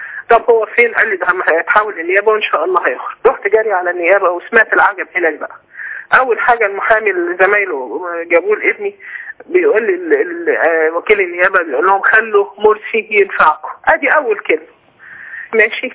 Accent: Alexandria, Alexandria Governorate, Egypt; احنا من اسكندرية

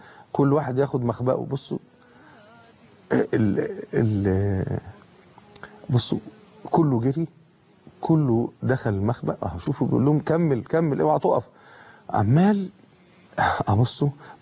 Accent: Egypt; لكن احنا عندنا كل ده ازاي مش قادرين نشتغل ازاي؟

